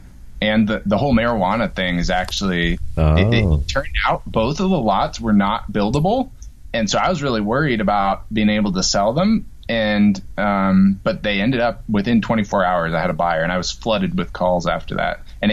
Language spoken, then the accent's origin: English; Virginia, United States; I'm from Virginia. My wife is from Oregon.